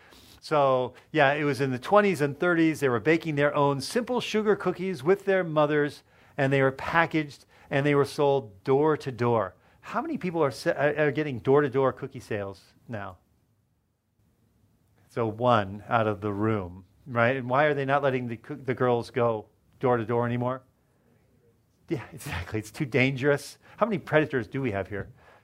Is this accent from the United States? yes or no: yes; Colorado, United States; And I'm from Colorado. And so the girls are selling lots of cookies.